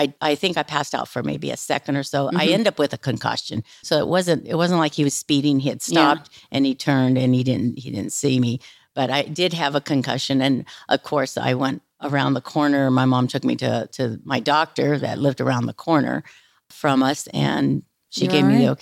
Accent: Alameda, California, United States; Oh, I loved it. I loved it for a lot of the reasons. Back in the 50s, it was safe.

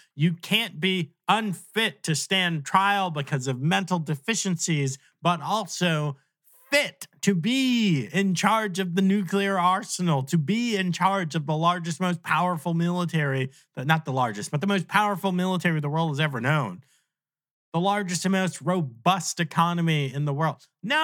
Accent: New York, United States; So I'm from New York.

